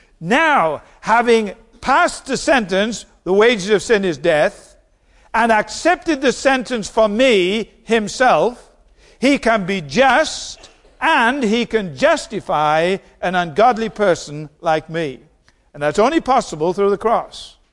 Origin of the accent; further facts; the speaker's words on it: United Kingdom; Now, I'm British, so that it goes with the bloodstream.